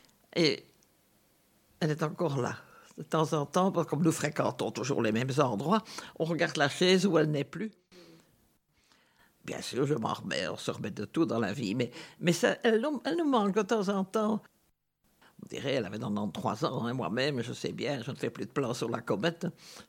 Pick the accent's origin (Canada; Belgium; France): Belgium; Brussels; born there; Moi, je suis né dans les Barolles, alors avec la jonction Nord-Midi, derrière la chapelle, pour ce qui est des trous, je ne crains personne, j'ai vu des trous toute ma vie autour de moi.